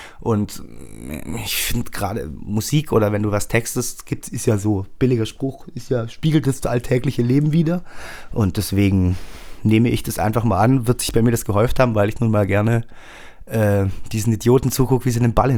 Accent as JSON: {"language": "German", "town": "Göppingen", "region": "Baden-Württemberg", "country": "Germany", "tie": "born or raised there", "said": "ich komme 50 Kilometer von hier, gebürtig aus Göppingen. Da ist nicht so viel her, was man so kennt. Märklin kommt von dort. Märklin, die Eisenbahn."}